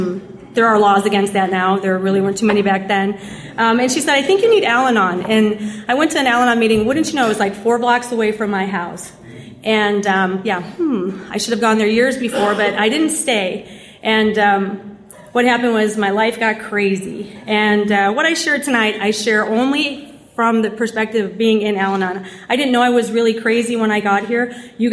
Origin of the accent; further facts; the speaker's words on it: Chicago, Illinois, United States; I'm from Chicago, so there's a lot of Irish Catholic drinkers in Chicago.